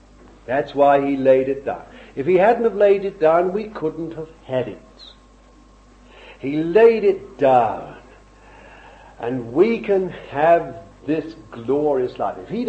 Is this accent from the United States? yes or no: no; London, United Kingdom; born there; I was born in London, a real, you know.